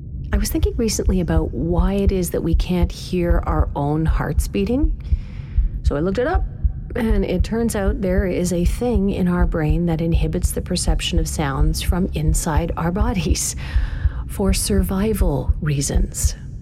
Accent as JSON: {"language": "English", "country": "Pakistan", "said": "I mean, I'm Pakistani. South Asians know my provenance from a mile away as something to do with the shape of my nose and my moles"}